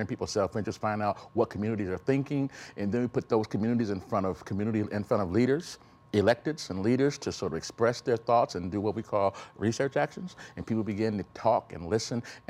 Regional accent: Elkhart, Indiana, United States; born there; I was born in Elkhart, Indiana, and one of the things, and my dad had a ninth grade education, and our family was the second black family in Elkhart.

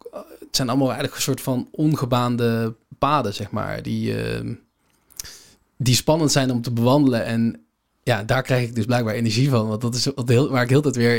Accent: Netherlands; Ik bedoel, het is als Nederlander in zo'n internationale wereld.

